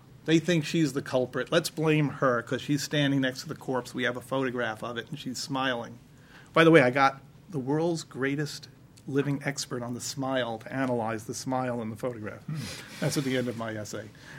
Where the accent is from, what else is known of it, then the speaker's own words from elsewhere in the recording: United States; I'm an American, and I have truly believed in some fundamental way in these institutions